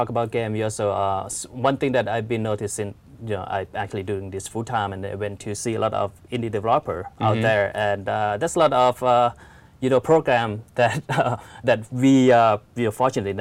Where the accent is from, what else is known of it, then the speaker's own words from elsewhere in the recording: Thailand; English is a second language; In Thai, it could be in Thailand. I'm from Thailand.